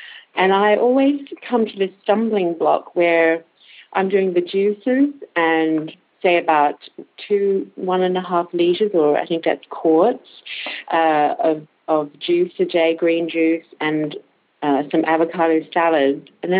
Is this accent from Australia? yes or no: yes; Australia; from Australia